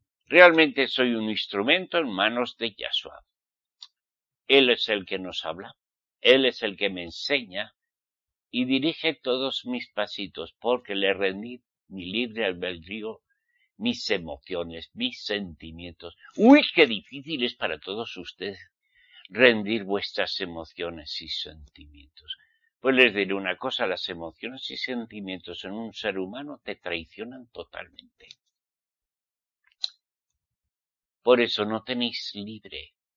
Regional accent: Basque Country, Spain; born there; nací en España, sí. Soy españolito, sí. Vasco, sí. Pero soy israelita. Mis antepasados eran israelitas.

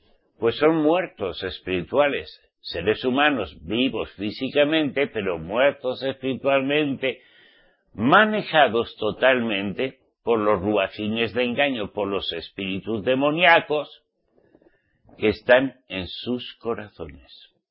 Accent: Spain; como español

